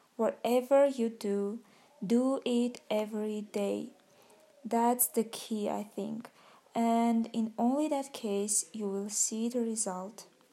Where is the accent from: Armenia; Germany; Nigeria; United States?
Armenia; English is a second language; I'm from Armenia.